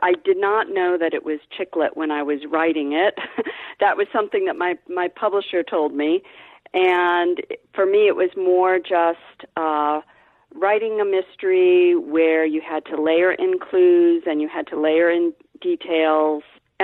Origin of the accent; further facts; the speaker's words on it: Ohio, United States; Well, I'm from Ohio, so the setting was kind of natural for me.